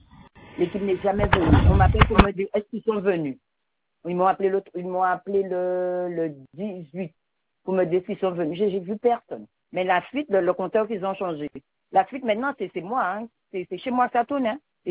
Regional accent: Le Moule, Guadeloupe, France; du Moule.

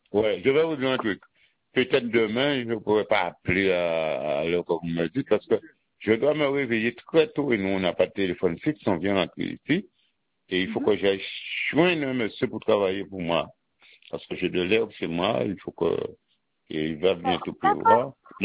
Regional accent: Guadeloupe; nous sommes tous des Antillais, des Guadeloupéens

